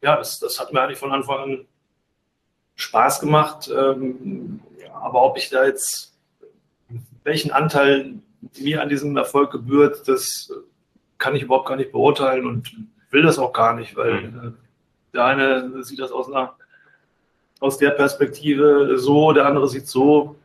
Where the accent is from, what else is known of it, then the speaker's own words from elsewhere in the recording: North Rhine-Westphalia, Germany; born there; now in Hamburg, Germany; Und das ist in der Nähe von Solingen, Leverkusen, Köln, das ist diese Ecke. Ja, deswegen bin ich gebürtiger Adenauer.